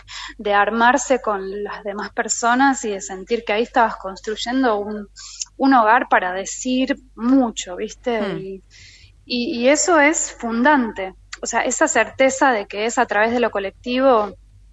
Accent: Buenos Aires, Argentina; moved away as an adult; hace 3 años que me fui de Buenos Aires, después de toda una vida de nacer y criarme acá

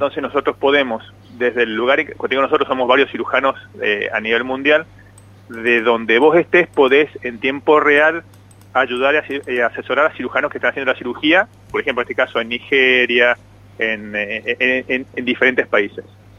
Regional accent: Mendoza, Argentina; moved away as an adult; soy mendocino, crecí ahí, me formé ahí. Me vine en julio del 2021, en plena cepa delta del COVID, a formarme en cirugía robótica.

